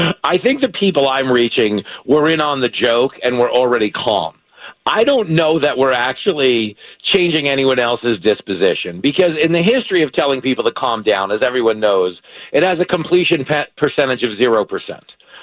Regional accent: New York, United States; I grew up on Long Island.

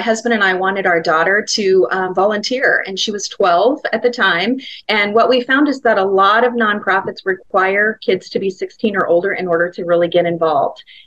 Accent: Glendale, United States; the neighborhood I grew up in Glendale.

